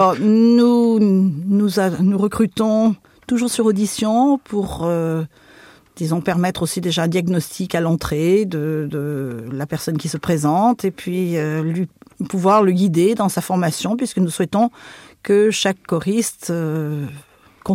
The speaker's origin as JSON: {"language": "French", "town": "Antibes", "region": "Provence-Alpes-Côte d'Azur", "country": "France", "tie": "born or raised there", "said": "j'ai commencé la musique toute petite dans ma ville natale, Antibes."}